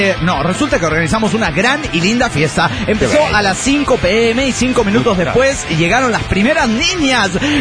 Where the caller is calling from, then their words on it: Torreón, Coahuila, Mexico; de Torreón, Coahuila, México.